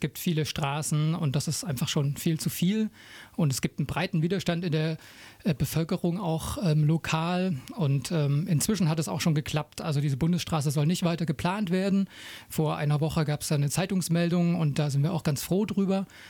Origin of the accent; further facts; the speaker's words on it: Saxony, Germany; ich komme ursprünglich auch aus der Gegend von Leipzig und wollte da auch wieder zurück.